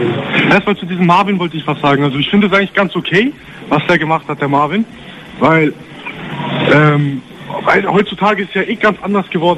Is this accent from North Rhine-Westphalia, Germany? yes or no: no; Heilbronn, Baden-Württemberg, Germany; ich komme aus Heilbronn, Stuttgart.